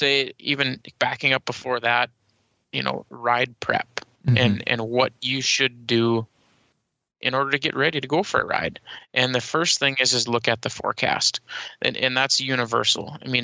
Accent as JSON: {"language": "English", "region": "Minnesota", "country": "United States", "said": "I'm from Minnesota, been riding snowmobiles for 25 plus years and a lot of experience riding both here around the Midwest and out in the mountains."}